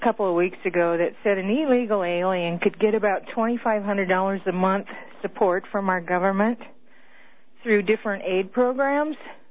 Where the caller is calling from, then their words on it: Fort Collins, Colorado, United States; I'm from Fort Collins.